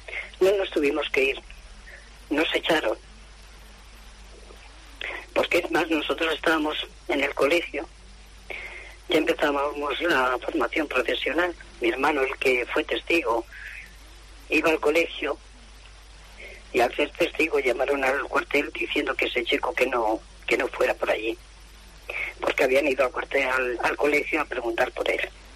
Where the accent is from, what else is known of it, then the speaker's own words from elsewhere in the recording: Getaria, Basque Country, Spain; born there; Porque nosotros vivimos en el Goibar, pero yo nací allí en Getaria. Mi hermano nació en Azcoitia y mi otro hermano nació en San Sebastián.